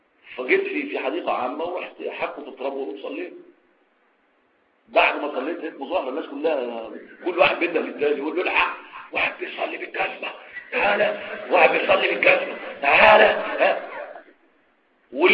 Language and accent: Arabic; Egypt; في التعليم عندنا في مصر